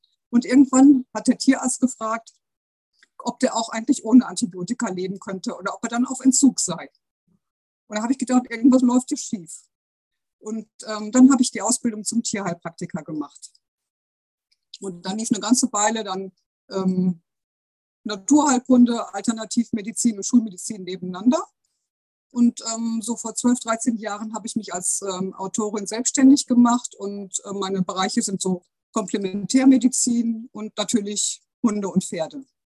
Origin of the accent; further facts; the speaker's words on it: North Rhine-Westphalia, Germany; Ich komme aus dem Münsterland.